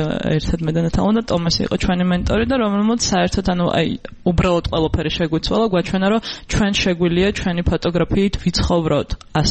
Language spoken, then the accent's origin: Georgian; Tbilisi, Georgia; დავიბადე და გავიზარდე თბილისში